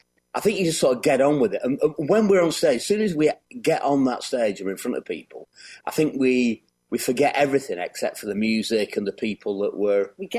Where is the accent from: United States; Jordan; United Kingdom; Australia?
United Kingdom; Manchester, North West England; Well, we are originally from Manchester because, well, I'm from Manchester